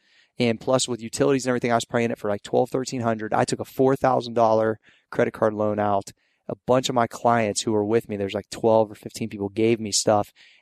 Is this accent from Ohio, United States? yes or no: yes; Steubenville, Ohio, United States; Yeah, like Southeast Ohio. Okay. I'm from the Steubenville, Caddis, like Ohio Valley area.